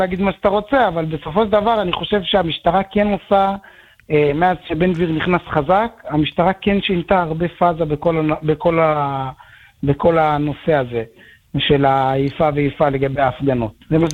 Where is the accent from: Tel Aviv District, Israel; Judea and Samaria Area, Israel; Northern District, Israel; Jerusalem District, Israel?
Tel Aviv District, Israel; Bnei Brak; אני מבני ברק.